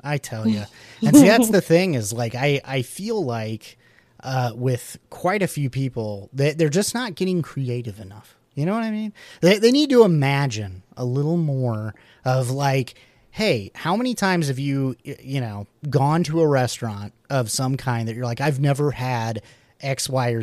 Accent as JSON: {"language": "English", "region": "Missouri", "country": "United States", "tie": "born or raised there", "said": "especially like me growing up, I grew up in Southwest Missouri."}